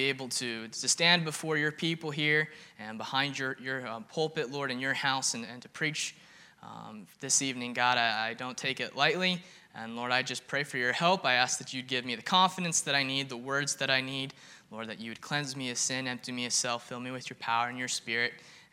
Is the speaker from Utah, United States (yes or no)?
no; Indiana, United States; But knowing that I'm from Indiana, today was Indiana's largest event in the year.